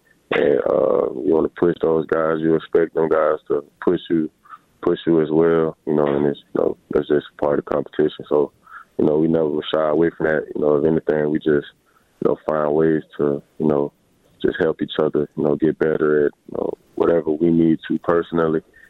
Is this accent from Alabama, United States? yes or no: yes; Tuscaloosa, Alabama, United States; just being a local kid, you know, a lot of local kids get looked over